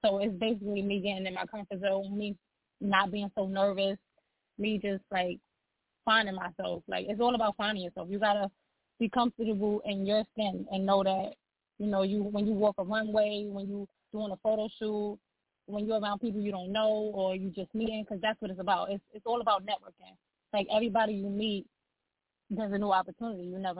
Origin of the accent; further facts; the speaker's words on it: New York, United States; I'm from New York.